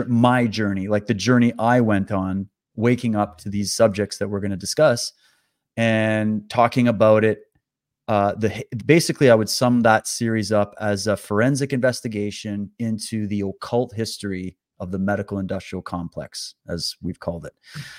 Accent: Alberta, Canada; I live in British Columbia, Canada, born and raised in Canada. I was born in Alberta, actually.

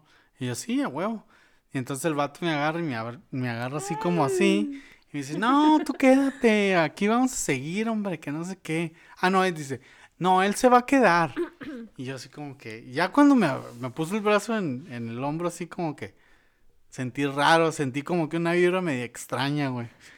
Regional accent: Tijuana, Baja California, Mexico; que te seguro cruzaras a Estados Unidos diario, porque le dije que era de Tijuana

